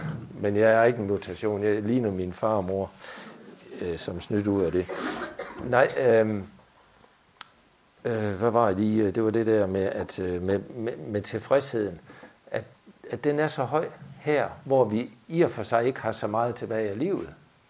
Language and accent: Danish; Svendstrup, North Denmark Region, Denmark; Jeg er jo ikke vestjyde. Det turde fremgå, jeg er nordjyde. Og så kom jeg til... Jeg kom sådan set ikke til Aalborg, før jeg var 5-6 år gammel. Og jeg kom ikke til København, før jeg var 15.